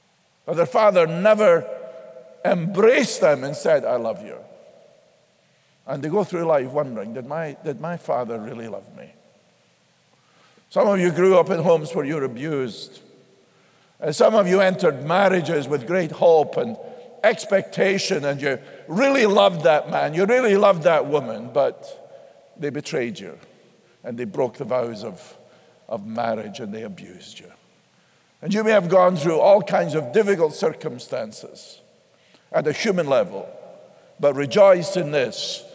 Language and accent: English; United States; Please remember, Americans. I'm an American.